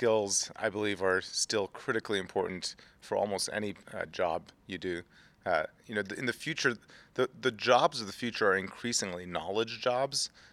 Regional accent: Tehran, Tehran Province, Iran; I learned to code when I was growing up in Iran, in Tehran, during the Iran-Iraq war.

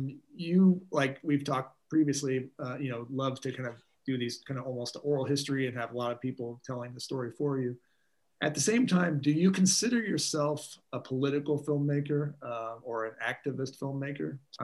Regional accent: Tulsa, Oklahoma, United States; You know, I grew up in Tulsa in 1993 when that came out.

